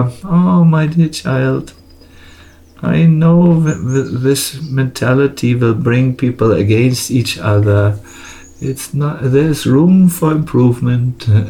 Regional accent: Germany; accent: German; English is a second language; since English is not my mother tongue, I can get away with saying anything. And they all like my cute German accent and so on.

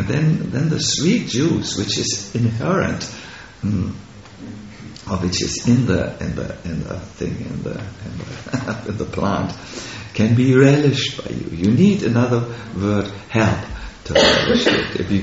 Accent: Switzerland; I'm from Switzerland. We do such things still in Switzerland.

